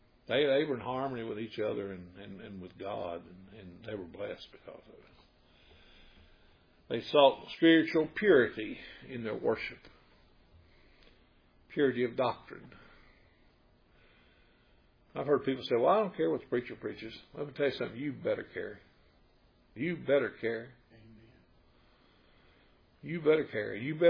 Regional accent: United States; And I'm telling you something, as an American, you will act differently.

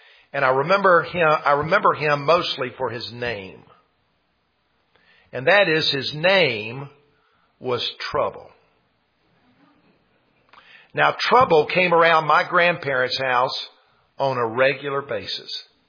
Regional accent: South Carolina, United States; I didn't grow up in South Georgia. I grew up in South Carolina, but I used to go down there all the time to see my grandparents

